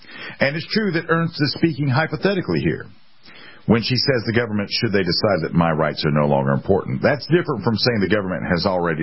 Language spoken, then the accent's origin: English; South Carolina, United States; Here in my home state, the mistress got another politician the other day. For the longest time here in South Carolina, they have said that Bobby Harrell runs the state.